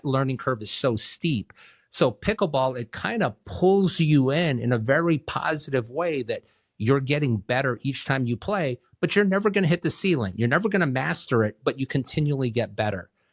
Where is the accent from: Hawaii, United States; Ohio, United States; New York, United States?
Hawaii, United States; And my wife and I grew up in Hawaii.